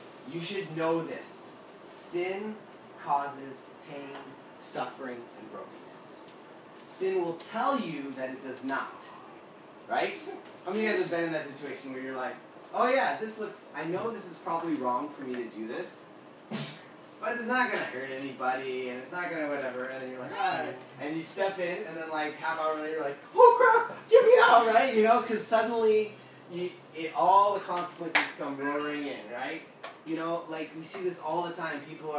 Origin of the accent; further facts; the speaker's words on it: United States; I'm American, so you know, like the Western pioneer